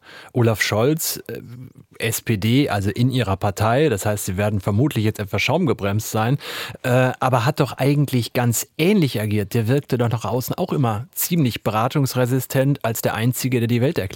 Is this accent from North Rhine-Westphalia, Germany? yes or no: yes; North Rhine-Westphalia, Germany; Ich stamme ja nun aus Nordrhein-Westfalen